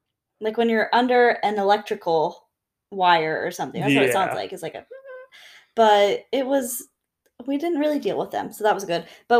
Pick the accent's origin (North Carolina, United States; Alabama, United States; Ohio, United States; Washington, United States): Washington, United States; The only other thing was that we're from Washington, and I feel like almost everyone in Washington uses Verizon